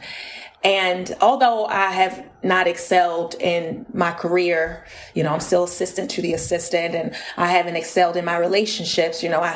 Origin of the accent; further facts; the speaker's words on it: North Carolina, United States; Well, you know, I was all over the place, but I did get my start in North Carolina.